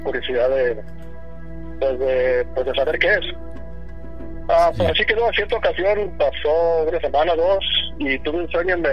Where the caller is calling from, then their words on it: Hesperia, California, United States; De Hesperia, California.